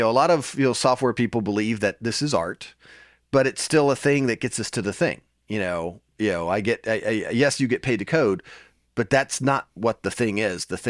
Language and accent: English; Nashville, Tennessee, United States; So I'm from Nashville, the Music City.